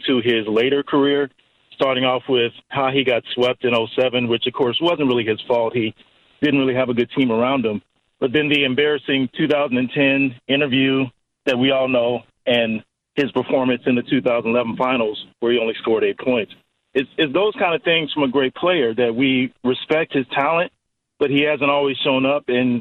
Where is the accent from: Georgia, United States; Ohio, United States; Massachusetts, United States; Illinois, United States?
Ohio, United States; I get teased by my friends because I'm from Ohio, and I've never really been a big LeBron fan